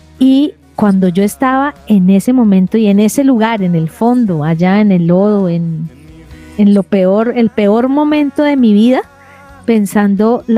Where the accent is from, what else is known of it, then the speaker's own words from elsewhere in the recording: Cali, Valle del Cauca, Colombia; como soy caleña estaba haciendo un calor